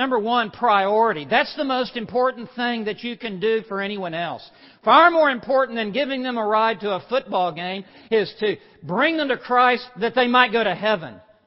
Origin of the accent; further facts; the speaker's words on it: St. Petersburg, Saint Petersburg, Russia; English is a second language; now in United States; And she moved to America. And she moved to Alabama. And so I came from St. Petersburg, Russia, to Alabama.